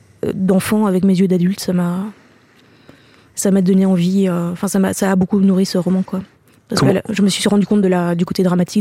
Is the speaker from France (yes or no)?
no; Brussels, Belgium; la maison où moi j'ai grandi à Bruxelles, parce qu'à Bruxelles, contrairement à Paris, c'est possible d'habiter en ville, en bordure de forêt.